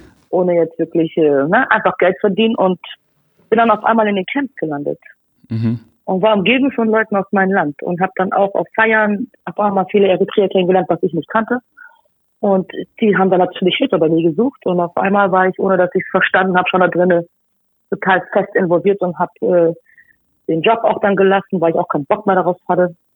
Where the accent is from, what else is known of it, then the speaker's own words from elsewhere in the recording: Hamburg, Germany; ich komme aus Eimsbüttel